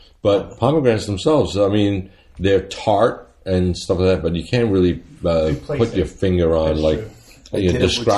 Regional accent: Pisa, Tuscany, Italy; Hey, wait a minute. Hey, wait a minute. I'm from Pisa.

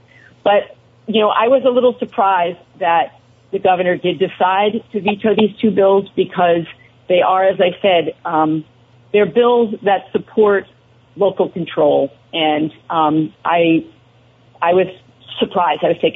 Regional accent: Brattleboro, Vermont, United States; my hometown is Brattleboro

